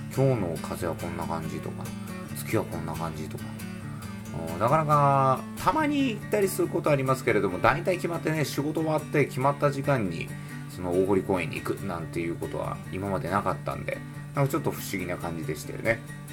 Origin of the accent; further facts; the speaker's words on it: Kitakyushu, Fukuoka, Japan; 私の故郷であります北九州